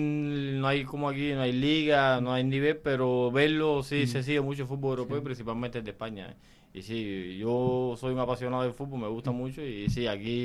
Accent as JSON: {"language": "Spanish", "region": "Matanzas", "country": "Cuba", "said": "yo vengo de Matanzas, siempre una provincia que es puntera en el país en el béisbol"}